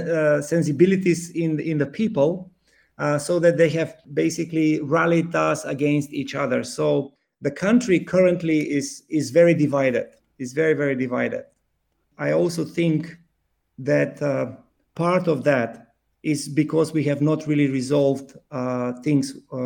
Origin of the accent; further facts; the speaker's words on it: North Macedonia; also born or lived in Croatia; I come from Macedonia, was born and raised here, but I studied in Croatia for 4 years and almost 5 years.